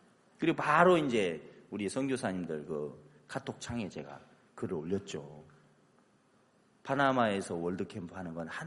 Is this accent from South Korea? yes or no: yes; South Korea; 난 한국 사람이야. 한국은 10%야 계약금이 보통.